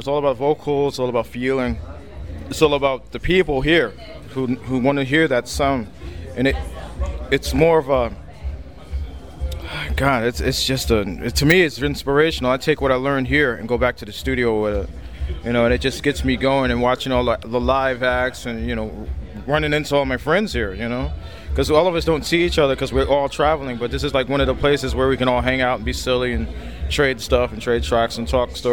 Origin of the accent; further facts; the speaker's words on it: New Jersey, United States; also born or lived in New York; Yeah, but no, I'm actually from the States. My original home is New Jersey. I moved to New York for a little while, and I got bored with it, so I moved back to Jersey.